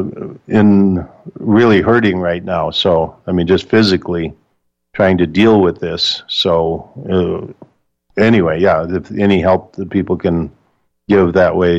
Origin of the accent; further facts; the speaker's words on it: Minnesota, United States; Yeah, one thing I can tell you from living, you know, I grew up in Minnesota